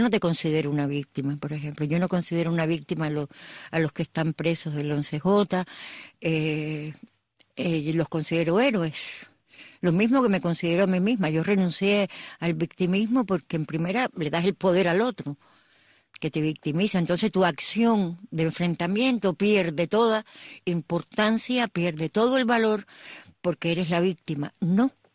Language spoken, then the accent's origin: Spanish; Cuba; moved away as an adult; tenía casi 40 años cuando salí de Cuba